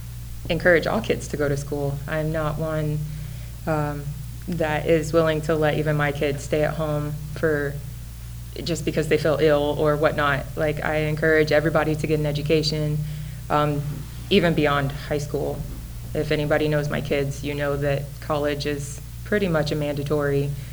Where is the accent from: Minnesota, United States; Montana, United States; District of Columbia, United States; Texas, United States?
Texas, United States; Houston; more of my bio is that I'm not from here. I'm from Texas. I'm from Houston, so a big city. This is my first small town